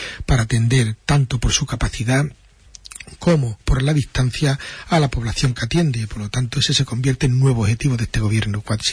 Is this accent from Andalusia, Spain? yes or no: yes; Huelva, Andalusia, Spain; Así somos la gente de Huelva.